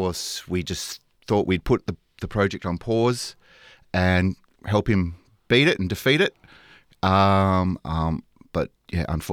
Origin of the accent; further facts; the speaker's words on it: Australian Capital Territory, Australia; He was from Scullin Primary. I was from Hawker Primary. We had a similar family structure with big brothers and big sisters.